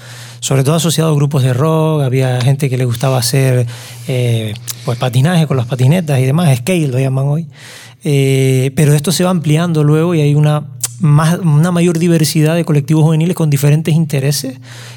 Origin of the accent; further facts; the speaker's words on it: Los Realejos, Canary Islands, Spain; Desde donde yo soy, del Realejo Bajo, el Risco de Tigaiga te impide ver el Teide.